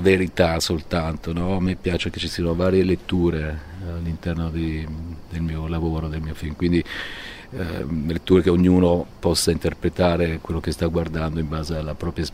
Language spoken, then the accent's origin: Italian; Pompei, Campania, Italy; io sono cresciuto lì a Pompei